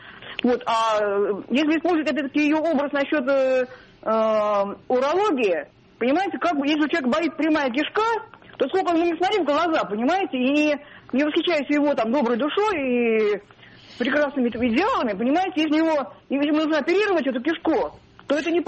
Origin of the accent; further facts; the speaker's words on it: Moscow, Russia; я из Москвы.